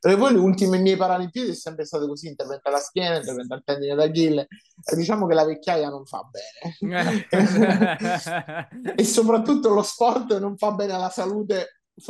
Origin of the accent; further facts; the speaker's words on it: Naples, Campania, Italy; moved away; io sono napoletana e nonostante io vivi ormai da 22 anni nelle Marche e quindi sono per metà marchigiana